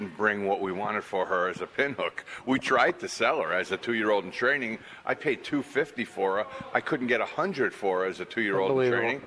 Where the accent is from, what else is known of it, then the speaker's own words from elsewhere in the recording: New York, United States; And, you know, and I needed a little politics because I'm from New York.